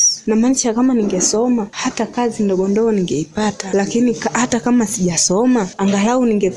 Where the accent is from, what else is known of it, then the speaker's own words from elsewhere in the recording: Dodoma, Tanzania; natokea Dodoma.